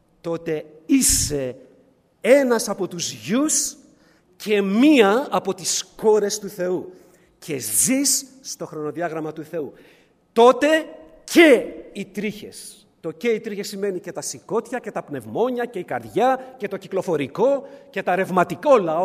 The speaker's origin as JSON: {"language": "Greek", "town": "Piraeus", "region": "Attica", "country": "Greece", "said": "και είμαι από τον Πειραιά, γουστάρω να την κάνω."}